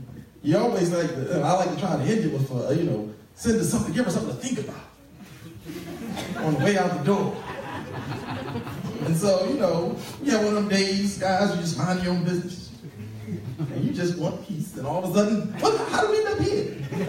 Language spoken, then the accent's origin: English; Baltimore, Maryland, United States; Hey, I'm from Baltimore, that's why I act that way.